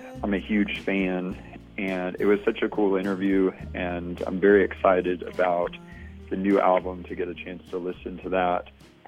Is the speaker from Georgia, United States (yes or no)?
yes; Atlanta, Georgia, United States; I'm from Atlanta, Georgia.